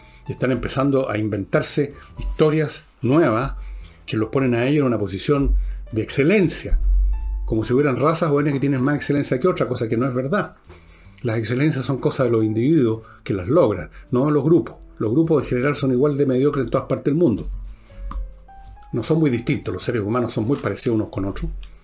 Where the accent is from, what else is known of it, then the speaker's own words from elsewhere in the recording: Chile; mi mamá y mi abuela hablaban en francés y se celebraba el 14 de julio, todo un montón de cosas, estupendo, estupendo, pero yo soy chileno y ellas eran chilenas